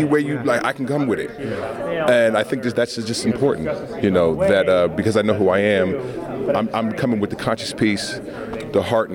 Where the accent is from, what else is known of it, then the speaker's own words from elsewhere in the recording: Oakland, California, United States; You know, I was raised in Oakland and August and working with all these brothers.